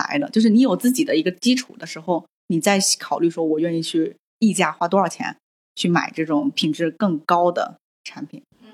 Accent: Wuyishan, Fujian, China; 我从小哎就是在这个环境里长大的，因为我生长在福建武夷山嘛

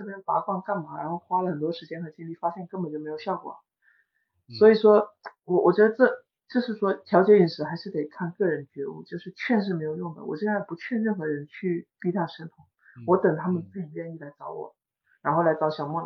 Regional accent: Fujian, China; 但是对于福建人来说，我是福建人，我从小是吃内脏长大的，让我天天吃我都不会腻的，我很喜欢吃内脏

